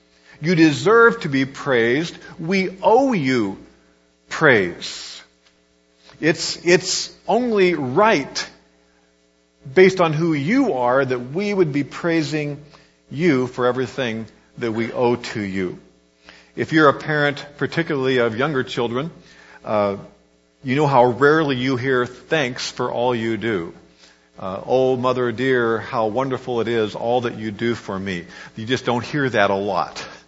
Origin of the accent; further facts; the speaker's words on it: Kansas, United States; Growing up in Kansas, my home church always had a special weekend in November